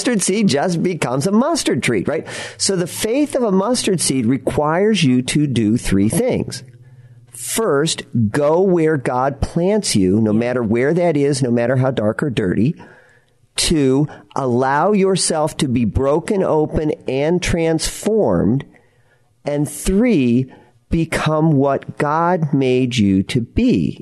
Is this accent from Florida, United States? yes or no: no; Pella, Iowa, United States; I grew up in Iowa, and in Pella, Iowa, right, they used to have